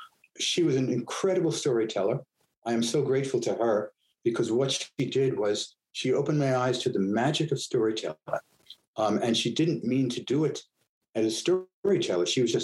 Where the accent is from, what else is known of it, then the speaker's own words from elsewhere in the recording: Brooklyn, New York, United States; I grew up in Brooklyn, New York.